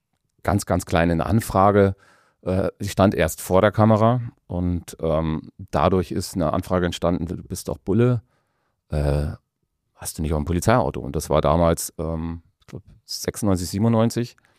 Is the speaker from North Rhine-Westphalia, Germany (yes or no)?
no; Wolfratshausen, Bavaria, Germany; also born or lived in Northern Germany / Berlin; aufgewachsen bin ich tatsächlich in Wolfratshausen und dann nach Norddeutschland gezogen worden oder verzogen worden und von Norddeutschland dann mit 16 nach Berlin. Mit 17 hatte ich meine erste eigene Wohnung